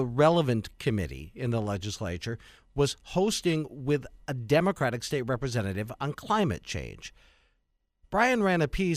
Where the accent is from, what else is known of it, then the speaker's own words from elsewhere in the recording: Coleman, Wisconsin, United States; Jeff is actually from my hometown of Coleman. Went to the same high school a few years apart.